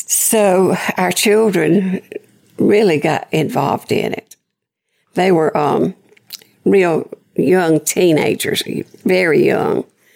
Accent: Great Falls, South Carolina, United States; I grew up in the Baptist church in a little town called Great Falls, South Carolina.

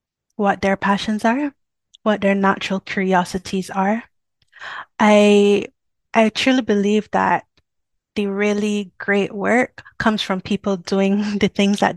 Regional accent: Barbados; for those who don't know or can't tell from my accent, I'm from Barbados, which is a small island in the middle of I consider in the middle of the Atlantic Ocean, but we are neighbored on the west by the Caribbean Sea. But I was born there, I grew up there, I lived there, I worked from there.

